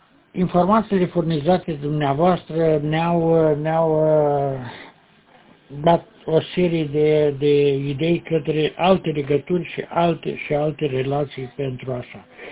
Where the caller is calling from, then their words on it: Piatra Neamț, Neamț County, Romania; La Piatra Neamț, după cum vă spunea și colegul, plouă torențial acum